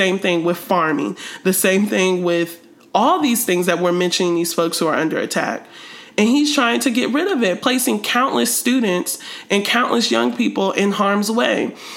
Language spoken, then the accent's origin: English; Ohio, United States; I've heard stories like this from him and people that I grew up with in Ohio